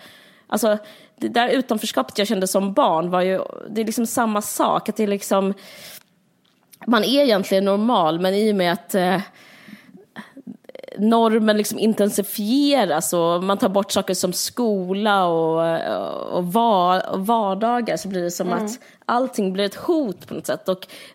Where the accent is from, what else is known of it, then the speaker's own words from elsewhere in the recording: Simrishamn, Skåne, Sweden; i vårt villområde i Simrishamn där jag växte upp.